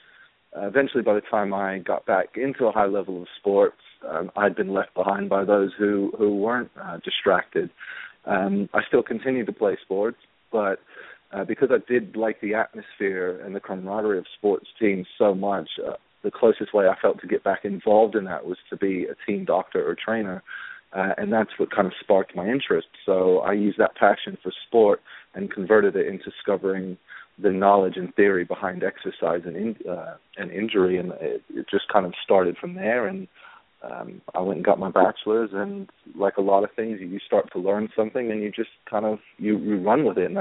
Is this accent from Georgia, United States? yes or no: yes; Atlanta, Georgia, United States; moved away as an adult; also born or lived in Decatur / England; I'm actually from Decatur, Georgia. I grew up in Atlanta. And then after graduating high school, I took off to England, where I also have family.